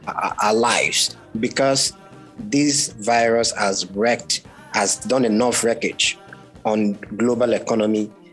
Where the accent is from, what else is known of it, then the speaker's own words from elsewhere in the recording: Nigeria; as a Nigerian living in Lagos, I always have to prefer going all the way to the UK